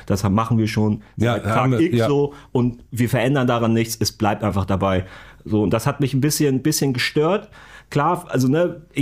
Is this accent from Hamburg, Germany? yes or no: yes; Hamburg, Germany; weil ich bin halt in Hamburg groß geworden, aufgewachsen. Ich wohne auch in Hamburg, Altona immer noch.